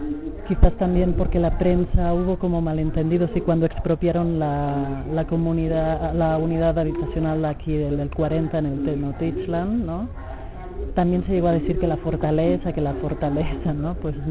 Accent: Barcelona, Catalonia, Spain; now in Mexico City, Mexico; vengo de Barcelona, España, y soy artista visual, y ahora estoy acá en Tepito

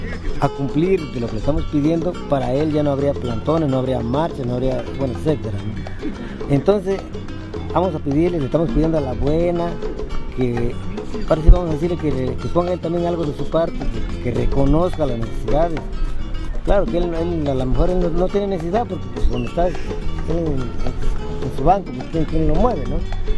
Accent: Trapiche de La Soledad, Oaxaca, Mexico; Soy nativo de la de Trapiche de La Soledad, Villa Sola de Vega.

